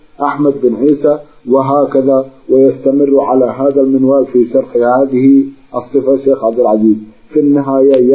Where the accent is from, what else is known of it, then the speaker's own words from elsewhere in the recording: Hadramawt, Yemen; شهر شعبان في بلدتنا حضرموت